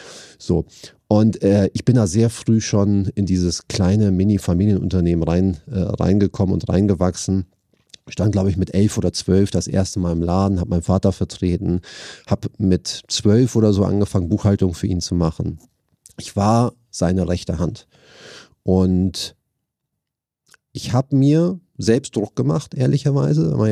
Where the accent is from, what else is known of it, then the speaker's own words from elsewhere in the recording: Hamburg, Germany; born there; Bin Familienvater, zwei Kinder, 4 und 6. Gebürtiger Hamburger, liebe Hamburg, Wahlhamburger und gebürtiger Hamburger zugleich.